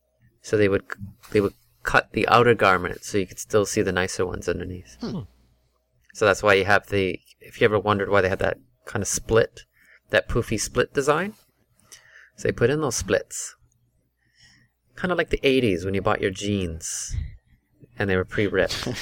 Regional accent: Canada; gosh, I'm from Canada, and the way these guys dress, and they're like south of me.

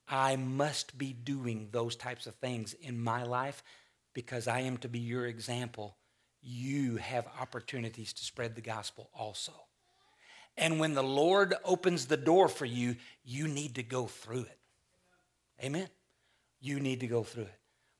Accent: United States; And for me, as an American, and if you will, a young man in America

